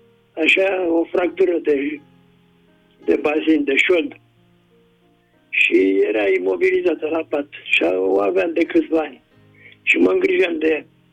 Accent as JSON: {"language": "Romanian", "region": "Bucharest", "country": "Romania", "said": "sunt din București. Am 83 de ani."}